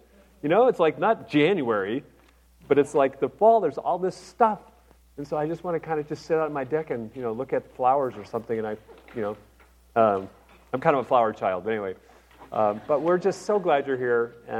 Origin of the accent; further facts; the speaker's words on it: Minnesota, United States; But one of our favorite memories was to go to my home state, yes, it's God's country, Minnesota